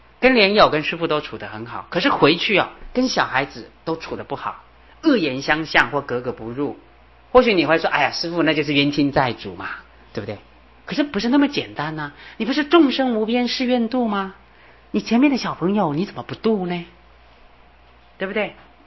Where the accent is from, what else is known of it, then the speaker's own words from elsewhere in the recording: Beipu, Hsinchu County, Taiwan; 我记得我们在小时候在家乡，我住在新竹北埔，